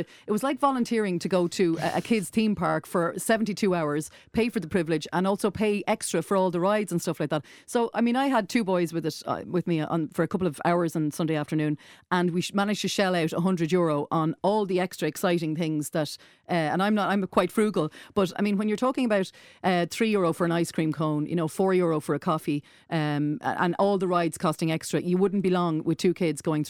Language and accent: English; Blessington, Leinster, Ireland; now, I'm from Blessington, by the way